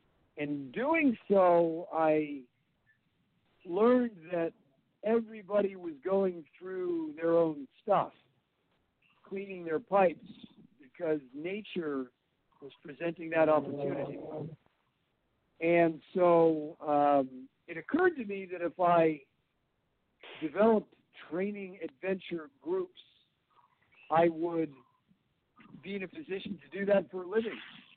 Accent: Connecticut, United States; I grew up in Connecticut as the youngest of four

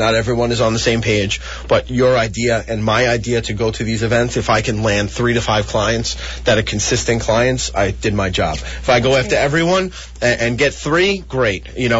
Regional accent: New York, United States; Well, I am always a New Yorker and always will be a New Yorker.

